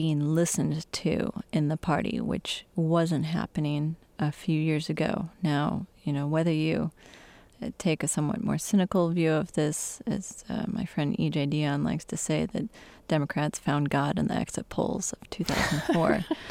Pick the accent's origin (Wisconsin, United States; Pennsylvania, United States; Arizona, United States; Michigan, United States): Michigan, United States; from my home state in Michigan, the western half of the state is very much full of conservative religious denominations, particularly the Reformed Church.